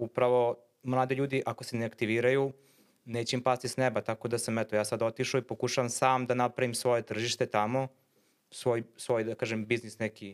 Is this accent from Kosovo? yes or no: no; Kruševac, Rasina District, Serbia; now in Belgrade, Serbia; I ja sam rekao iz Kruševca